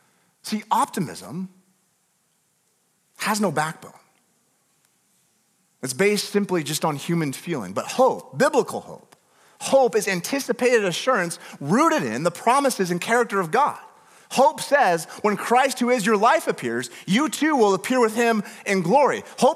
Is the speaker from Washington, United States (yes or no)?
yes; Washington, United States; if you're new, I'm from Northwest Washington, so every, you know, handful of sermons, you get one of those illustrations.